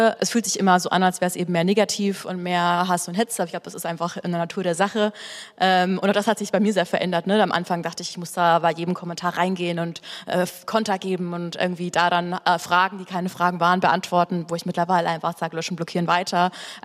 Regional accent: Bavaria, Germany; Ich komme eigentlich aus der Grenze zu Österreich, eher so aus Bayern.

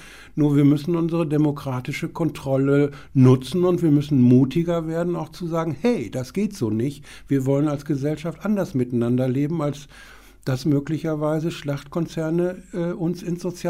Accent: Rheda-Wiedenbrück, North Rhine-Westphalia, Germany; Treda-Wiedenbrück ist mehr, ist meine Heimat. Da lebe ich mit sehr viel Herzblut und Leidenschaft.

